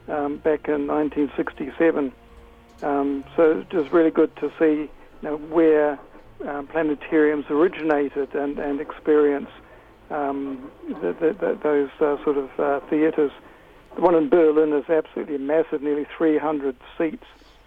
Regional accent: New Zealand; just to let them know that I am from New Zealand.

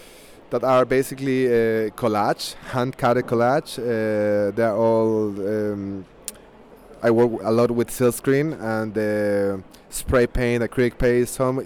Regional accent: Chile; English is a second language; also born or lived in New Zealand; I'm from Chile. This is my third time here in New Zealand. Second year in the art fair. I used to live here 10 years ago

